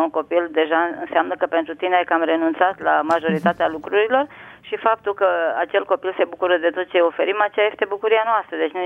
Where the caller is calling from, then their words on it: Timișoara, Timiș County, Romania; Sunt … din Timișoara.